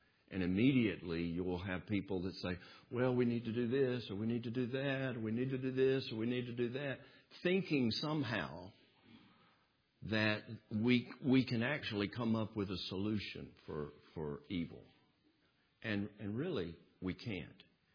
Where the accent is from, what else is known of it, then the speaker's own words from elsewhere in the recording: the South, United States; I grew up in the South. I was born in 1953.